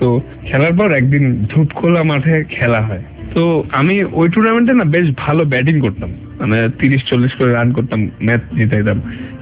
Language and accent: Bangla; Dhaka, Dhaka Division, Bangladesh; আমি তো ঢাকারই ছেলে, তো আমার ডিভিশন ঢাকা